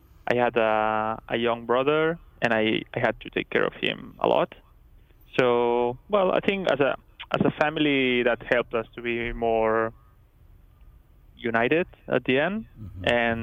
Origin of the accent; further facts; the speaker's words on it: Alella, Catalonia, Spain; I grew up in Alella. Alella is a small town just off Barcelona.